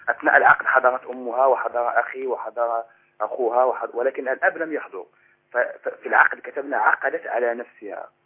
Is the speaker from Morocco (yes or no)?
yes; Morocco; أنا شاب من المغرب